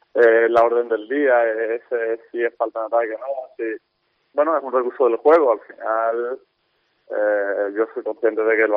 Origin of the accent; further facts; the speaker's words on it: Málaga, Andalusia, Spain; como malagueño, como persona de Málaga, pues lo vivo diferente